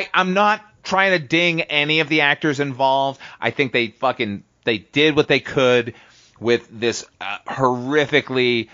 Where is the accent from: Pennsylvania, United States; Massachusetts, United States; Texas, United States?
Massachusetts, United States; Boston; because I am nearly 100% Irish, and I grew up in Boston around all the Irish people here in America.